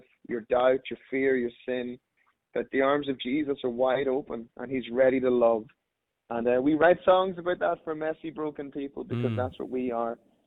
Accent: Ireland; now in United States; Yeah, no, I'm Irish, born and bred. I've been living down in Tennessee for about 7 years. But hanging on to my accent, thank God.

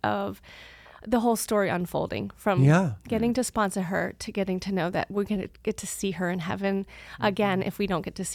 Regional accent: Womelsdorf, Pennsylvania, United States; Wommelsdorf.

